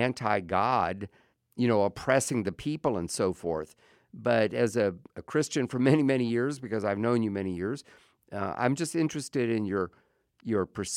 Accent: United States; do all kinds of things that seemed kind of interesting to me as an American

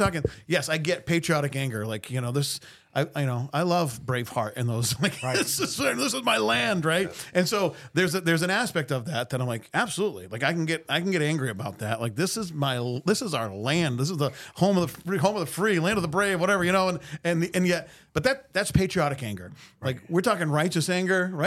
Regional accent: United States; This is I'm an American.

